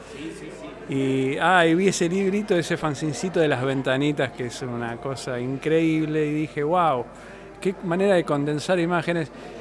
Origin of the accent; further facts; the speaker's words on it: Buenos Aires Province, Argentina; por Lomas, que yo soy del zona sur, yo también soy periférico de Buenos Aires